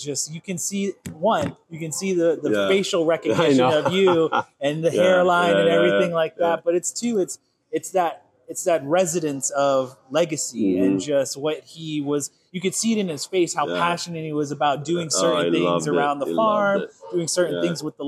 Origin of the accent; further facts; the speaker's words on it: East Coast, United States; you remind me of a lot of the guys that I grew up with over on the East Coast.